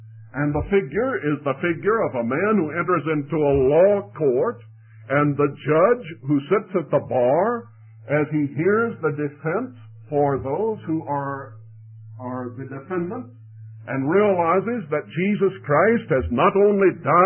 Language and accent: English; Charleston, South Carolina, United States; I have a brother who lives in Charleston, South Carolina, my hometown.